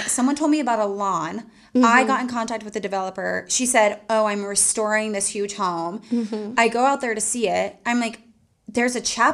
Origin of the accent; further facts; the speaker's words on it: Charleston, United States; And I am from Charleston and I wanted to get married there